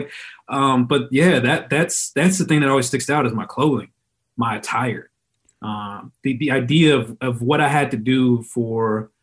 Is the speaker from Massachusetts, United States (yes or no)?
no; Texas, United States; Because, you know, growing up in Texas, they come to your high schools with the Hummers.